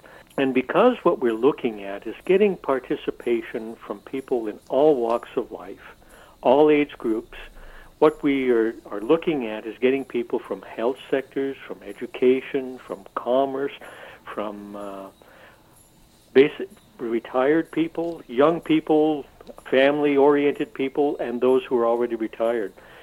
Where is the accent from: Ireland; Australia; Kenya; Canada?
Canada; Coaticook, Quebec; I was born in Quaticook, mm-hmm. and I grew up here. I was educated a little bit all over the country